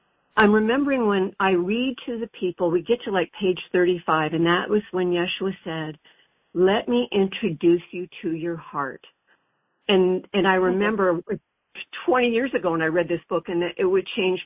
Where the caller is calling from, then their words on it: Mount Shasta, California, United States; I'm calling from Mount Shasta, California.